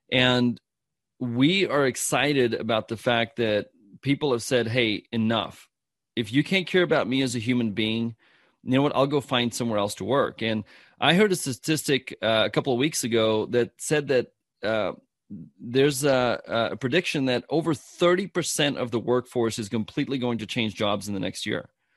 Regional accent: South Africa; And I'm from South Africa.

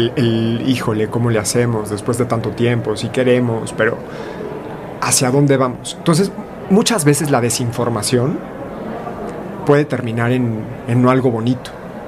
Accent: Querétaro, Mexico; Yo soy queretana.

